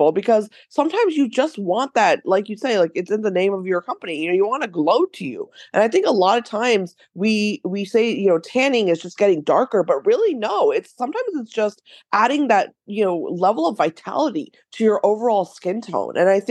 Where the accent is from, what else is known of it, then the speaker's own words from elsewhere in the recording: India; I come from a culture like, you know, in India, like my parents were from India. I'm from India. I was born there.